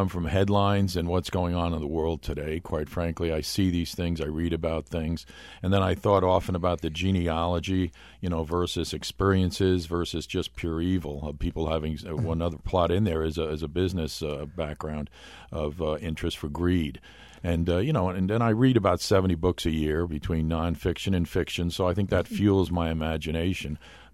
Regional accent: New York City, New York, United States; born there; yeah, I was born in New York City. I went to Fordham University

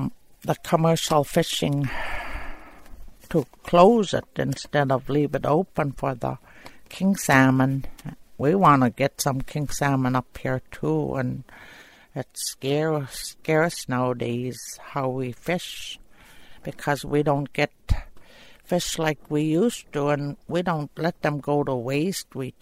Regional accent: Crooked Creek, Alaska, United States; I'm from Crooked Creek, Alaska.

